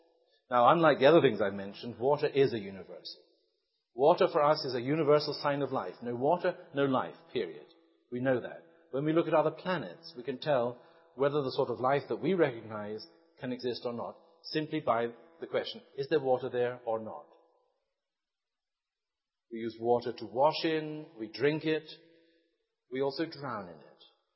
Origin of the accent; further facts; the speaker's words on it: England, United Kingdom; I grew up in England, and when I grew up, I think wine was not a common drink apart from very special occasions. And I grew up in a non-alcohol drinking family anyway.